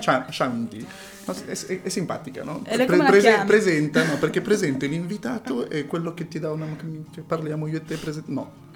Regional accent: Genoa, Liguria, Italy; Tu sei di Genova, io sono di Genova.

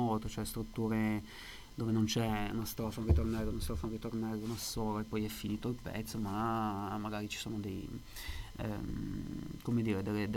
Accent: Riva Trigoso, Liguria, Italy; io sono di Riva Trigoso, provincia di Genova

